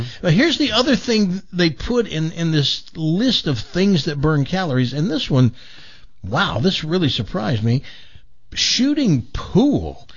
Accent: Humboldt, Tennessee, United States; born there; I was born in Humboldt, Tennessee.

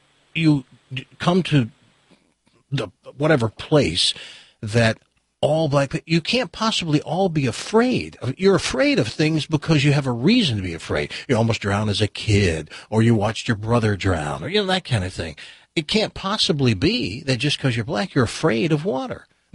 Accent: the South, United States; I'm from the South, okay? Here, you want to stereotype me for like an iced tea and fried chicken, which we ate every Sunday.

